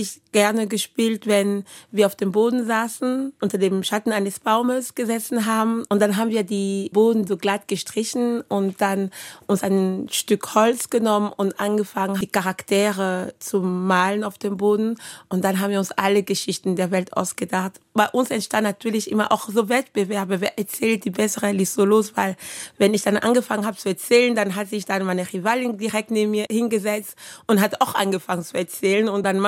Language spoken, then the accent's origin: German; Kinshasa, DR Congo; in der Gegend, wo ich aufgewachsen bin, das war wunderschön grün, der Wald. Kinshasa war für mich immer so ein Ort, was man auch so New York sagt, die Stadt, die niemals schläft.